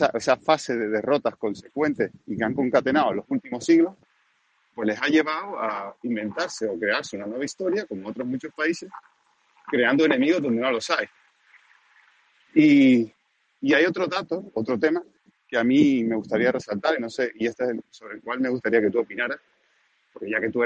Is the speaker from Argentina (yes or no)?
no; Canary Islands, Spain; lógicamente yo soy español, incluso de las Islas Canarias.